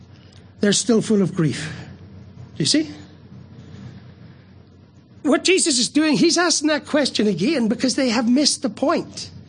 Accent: Ireland; I'm an Irishman, and I know that you can't be steam, ice, and water all at the same time.

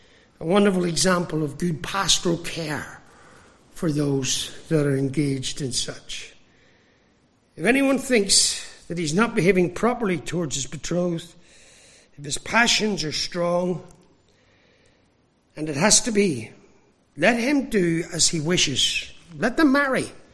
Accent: Ireland; I'm Irish. I'm allowed to make statements like that.

